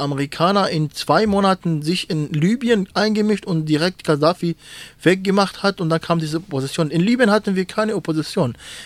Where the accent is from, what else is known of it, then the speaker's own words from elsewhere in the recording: Syria; dann heißt das für mich als Syrer, es gibt keine legitime Regierung